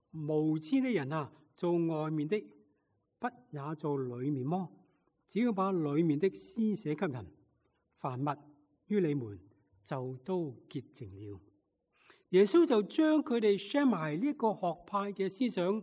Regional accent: Hong Kong; now in United States; 有时想想我们中国人，特别香港人，可能都有些古古怪怪的习俗。

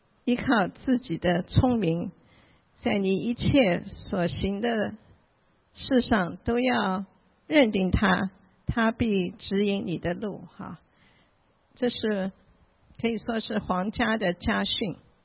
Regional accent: Taiwan; also born or lived in Shanghai, China; 我出生在上海，那七岁的时候就是逃难哈，到台湾去。

